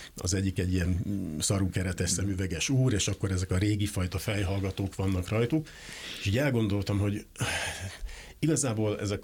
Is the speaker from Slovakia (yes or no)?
no; Hungary; born there; Itt születtem, igen.